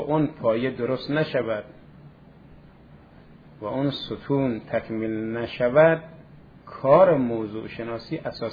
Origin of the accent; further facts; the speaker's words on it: Khorasan, Iran; حالا فعلا که ما خراسانیم